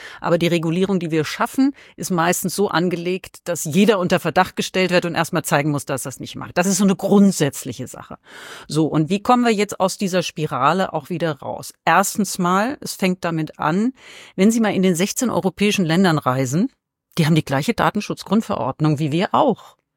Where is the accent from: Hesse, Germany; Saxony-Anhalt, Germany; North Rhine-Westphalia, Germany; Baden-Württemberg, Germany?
Hesse, Germany; Frankfurt; now in Bad Soden, Germany; Also ich bin Frankfurterin, lebe in Bad Soden